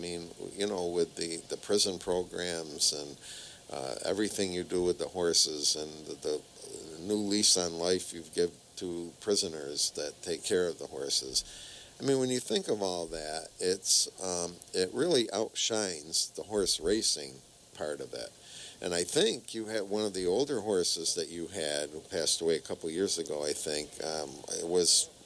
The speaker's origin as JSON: {"language": "English", "town": "Gloversville", "region": "New York", "country": "United States", "tie": "born or raised there", "said": "He graduated from the high school I graduated from, where I grew up in Gloversville."}